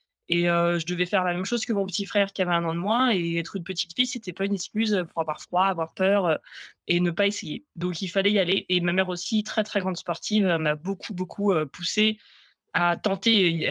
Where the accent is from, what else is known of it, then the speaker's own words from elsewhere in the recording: Auvergne-Rhône-Alpes, France; j'ai grandi en Haute-Savoie. Donc là-bas, il y a pas mal de montagnes. Moi, j'étais au fond de la vallée